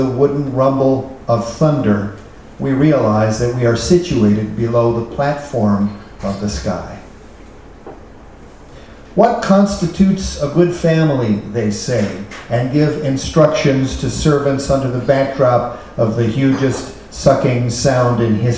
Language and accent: English; Chicago, Illinois, United States; now in Seattle, United States; I live in Seattle and have since 88, although I'm a Midwesterner, grew up in Chicago